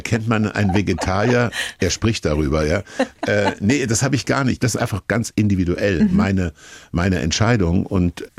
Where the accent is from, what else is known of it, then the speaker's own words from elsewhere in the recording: Kassel, Hesse, Germany; born there; wie zum Beispiel Hamburg und Berlin oder meine Geburtsstadt Kassel.